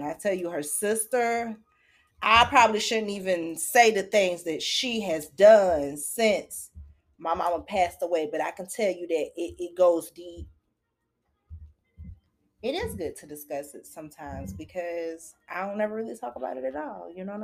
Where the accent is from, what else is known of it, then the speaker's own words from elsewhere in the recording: Daytona Beach, Florida, United States; also born or lived in Jacksonville; Sometimes I would be down there for a whole school year and go back home with my mom, which we are from Daytona. My dad is from Jacksonville. So I grew up with both sides.